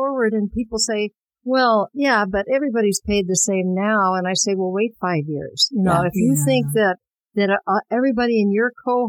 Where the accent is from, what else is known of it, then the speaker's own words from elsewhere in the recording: California, United States; also born or lived in Midwest; California, where I grew up, I was born in the Midwest, but California, where I grew up